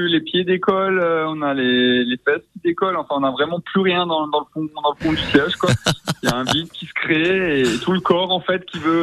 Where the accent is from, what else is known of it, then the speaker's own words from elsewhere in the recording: Grand Est, France; en tant qu'Alsacien, c'est une fierté